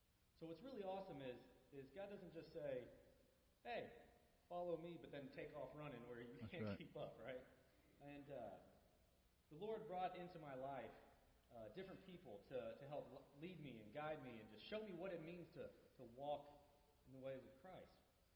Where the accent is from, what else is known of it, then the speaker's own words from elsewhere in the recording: Prattville, Alabama, United States; I grew up here in Prattville